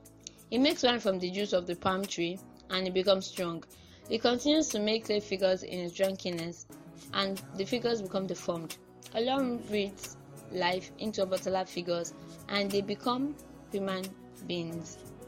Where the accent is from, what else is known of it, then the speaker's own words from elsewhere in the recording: Nigeria; first language Yoruba; English is a second language; So this episode, we're talking about mother tongue, and as you've heard, my mother tongue is Yoruba.